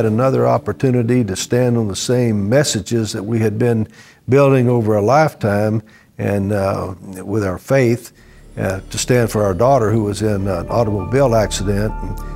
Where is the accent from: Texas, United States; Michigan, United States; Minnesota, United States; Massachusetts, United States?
Texas, United States; San Antonio; This is my wife … We're from San Antonio, Texas.